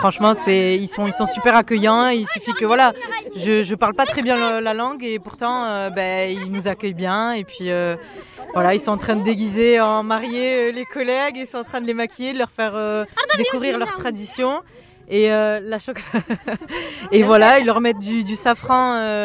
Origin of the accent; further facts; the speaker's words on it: Oujda, Oriental, Morocco; Moi, je suis plus du nord-est, originaire du nord-est, à Oujda.